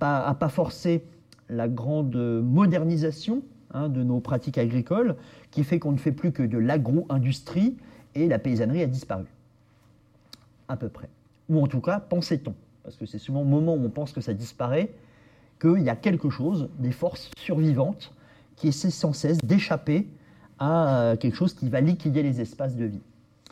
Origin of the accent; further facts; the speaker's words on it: Blois, Centre-Val de Loire, France; born there; now in Tours, France; Je suis moi ligérien depuis que je suis né, puisque je suis né à Blois et je vis à Tours. Et donc maintenant, justement, je me renomme ligérien, c'est-à-dire habitant de Loire. Je ne suis pas simplement blaisois ni tourangeau, je suis ligérien.